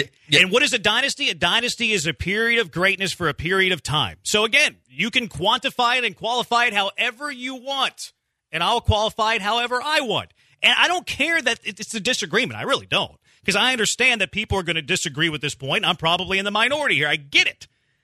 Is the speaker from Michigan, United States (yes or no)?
no; Houston, Texas, United States; Look, I root for the Astros because, you know, I'm from Houston and I've lived here.